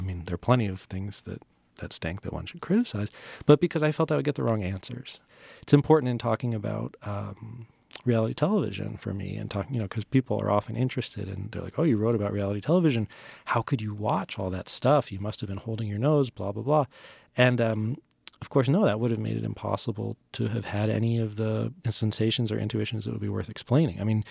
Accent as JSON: {"language": "English", "town": "Concord", "region": "Massachusetts", "country": "United States", "tie": "born or raised there", "said": "And growing up near Concord, you know, there are all kinds of tourist sites"}